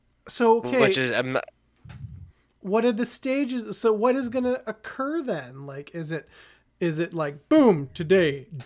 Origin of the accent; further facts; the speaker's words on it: Canada; thank whatever you believe in that we are Canadian.